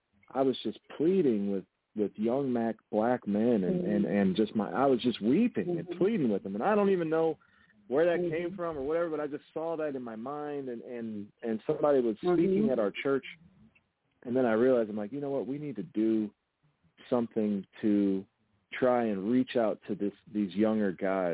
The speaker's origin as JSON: {"language": "English", "town": "St. Louis", "region": "Missouri", "country": "United States", "tie": "born or raised there", "said": "I grew up in St. Louis. I've been here, I'm 40 years old, so I've been here 40 years"}